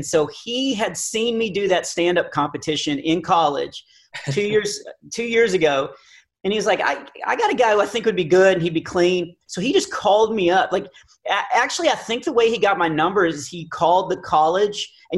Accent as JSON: {"language": "English", "region": "Texas", "country": "United States", "also_born_or_lived": "Nashville", "said": "No, I'm from Texas. I moved to Nashville the first 5 years that I was doing stand up"}